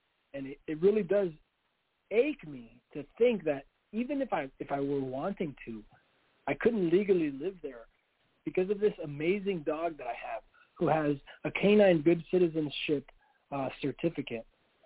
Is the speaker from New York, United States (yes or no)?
no; Miami, Florida, United States; now in Gainesville, United States; I was born and raised in Miami. I currently live in Gainesville, Florida, but my home is Miami.